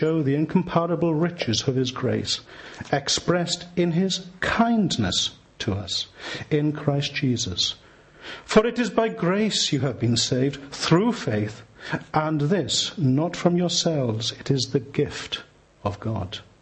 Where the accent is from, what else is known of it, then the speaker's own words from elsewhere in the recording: Swansea, Wales, United Kingdom; You can probably hear I'm not English. Just pray you won't hold that against me. But I'm originally from a little place called Swansea.